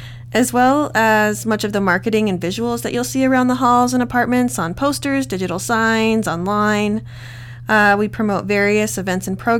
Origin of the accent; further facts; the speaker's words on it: Pueblo, Colorado, United States; I'm actually from Pueblo, Colorado, born and raised. I moved to Fort Collins when I was 18 to attend CSU.